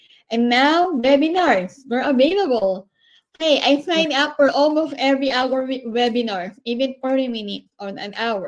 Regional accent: Philippines; especially like we came from the Philippines. I mean, back home, going out really big into those conferences, seminars

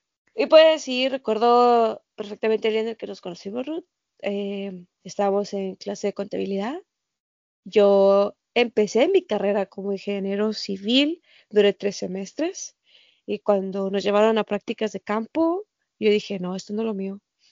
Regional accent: Chihuahua, Mexico; 25 de mayo de 1996, arriba de los niños de los 90. Soy de Chihuahua, Chihuahua, nací y crecí en la capital, soy citadina, ¿no? Completamente, estoy acostumbrada a la urbanización

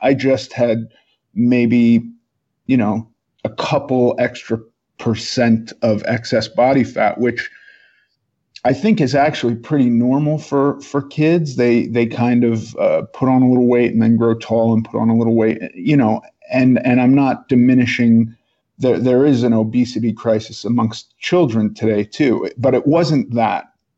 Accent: New York, United States; born there; I was born in New York. in the 70s.

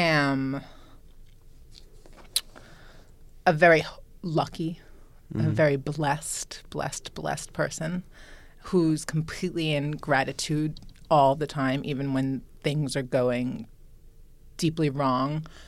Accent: New York, United States; I'm from New York, but I was living in LA and I was getting ready to leave my fiance.

